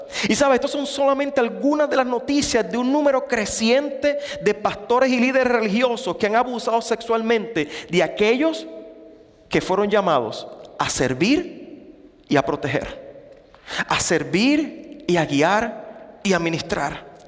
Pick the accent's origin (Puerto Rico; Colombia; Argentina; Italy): Puerto Rico; En Puerto Rico, mi país de origen, en Puerto Rico